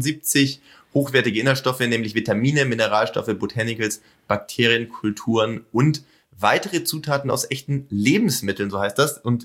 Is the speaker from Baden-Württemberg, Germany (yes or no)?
yes; Kirchheim, Baden-Württemberg, Germany; in Pforzheim klingelt es natürlich, ist ja auch nicht ganz, also nicht so weit weg von Kirchheim, wo ich herkomme.